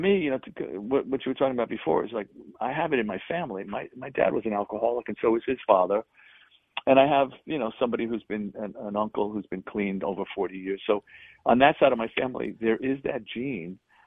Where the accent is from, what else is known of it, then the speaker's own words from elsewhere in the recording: Bronx, New York, United States; So, you know, I grew up in the Bronx. I don't live in the Bronx anymore, but I was born in the Bronx. I lived there until I was like 13.